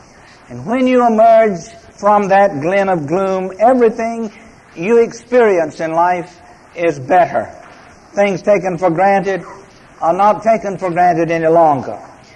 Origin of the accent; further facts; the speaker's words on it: United States; born there; I was born in America, free, in a Christian home.